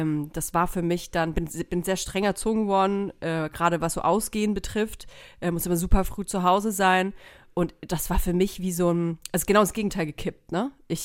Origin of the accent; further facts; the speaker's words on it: Nuremberg, Bavaria, Germany; born there; also born or lived in Munich; Ich bin ja in Nürnberg geboren.